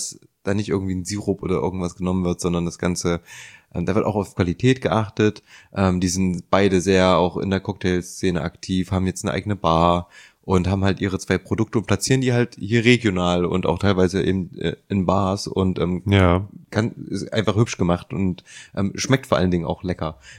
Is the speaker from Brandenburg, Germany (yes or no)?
no; Leipzig, Saxony, Germany; wir sind alle aus Leipzig